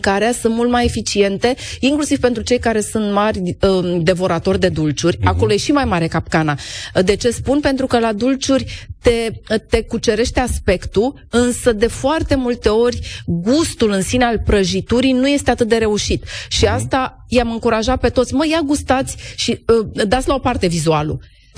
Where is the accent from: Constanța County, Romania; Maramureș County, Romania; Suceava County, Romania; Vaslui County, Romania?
Vaslui County, Romania; Negrești; Și eu mai de la Negreș Vaslui.